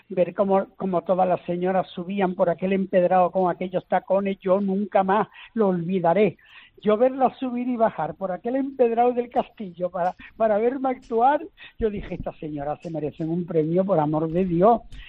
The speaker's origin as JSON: {"language": "Spanish", "region": "Galicia", "country": "Spain", "said": "Yo soy gallego"}